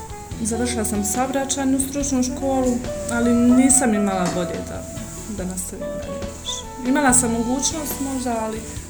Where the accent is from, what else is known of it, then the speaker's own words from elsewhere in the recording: Očevija, Federation of Bosnia and Herzegovina, Bosnia & Herzegovina; dolazim iz Očevje, tamo živim. Dugo već godina.